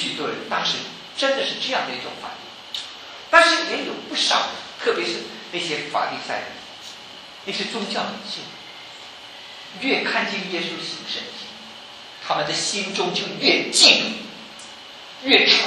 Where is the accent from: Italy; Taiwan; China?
China; 我们中国人啊，我们传统上很多人都是信仰这个佛教、道教、民间信仰，所以历代以来，我们的祖先都是拜拜的。